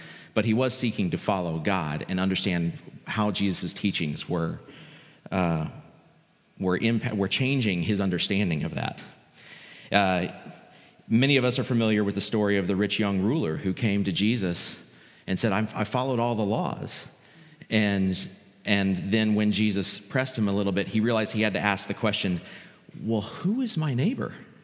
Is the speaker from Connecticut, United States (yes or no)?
no; Texas, United States; in my home country of Texas.